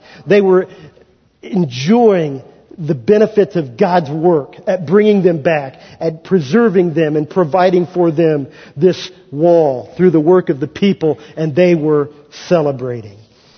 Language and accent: English; Kansas, United States; So, I was from Kansas, and everything moves a little slower and a little calmer in Kansas.